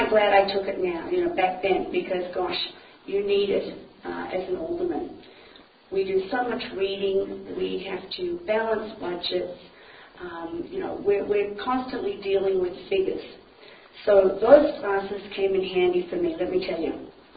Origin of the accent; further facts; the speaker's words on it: Australia; Originally, as I stated earlier, I'm from Australia.